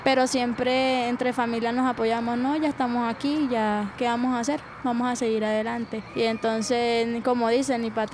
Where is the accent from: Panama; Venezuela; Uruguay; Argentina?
Venezuela; Cumaná, Sucre; moved away as an adult; tengo 19 años y soy de Venezuela, estado Sucre, Cumaná, ciudad Cumaná. Salí hace 2 meses a Colombia, Bogotá, y de Bogotá para acá ya son desde la semana pasada, el sábado.